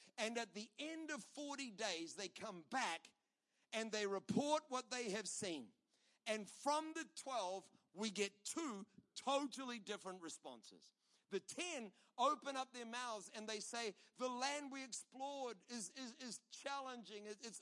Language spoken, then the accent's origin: English; New Zealand; I'm a New Zealander.